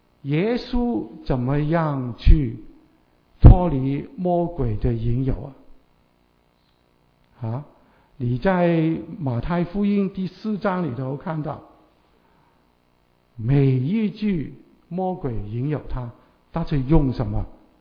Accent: Guangdong, China; 我们广东人的烧肉哈

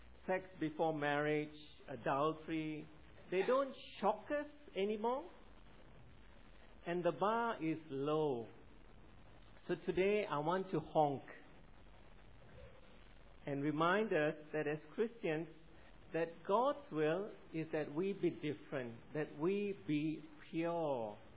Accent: Malaysia; I grew up in Malaysia and learned driving in Malaysia.

